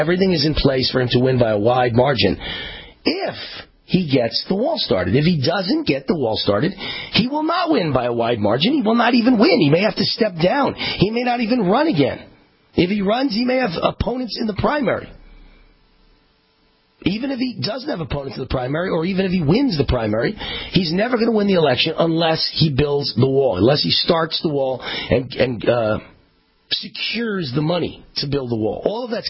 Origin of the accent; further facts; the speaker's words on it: New York, United States; I grew up in New York. There was the Throgs Neck Bridge.